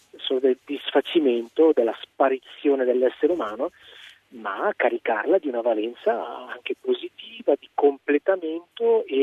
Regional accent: Locarno, Ticino, Switzerland; Beh, diciamo che io provengo da Locarno, quindi sul Lago Maggiore

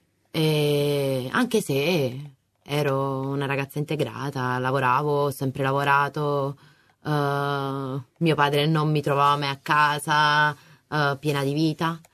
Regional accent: Naples, Campania, Italy; now in Varese, Italy; vengo da Napoli, arrivo a Varese proprio per la mancanza di presidi adatti

